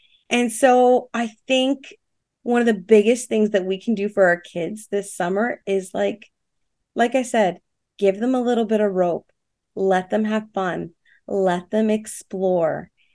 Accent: Rexdale, Ontario, Canada; growing up in a small town where I grew up in Rexdale

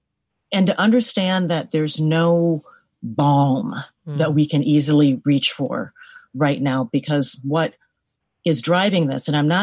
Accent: Minneapolis, Minnesota, United States; I'm from Minneapolis, so it has been soul crushing and heartbreaking to follow what's gone on there

